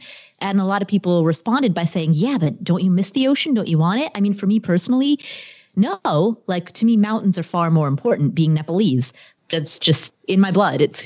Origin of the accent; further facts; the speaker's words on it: Ohio, United States; also born or lived in Colorado, United States / Atlanta, United States; So yeah, I grew up in Ohio, which was landlocked. I went to college in Colorado, landlocked. Lived in Atlanta, landlocked.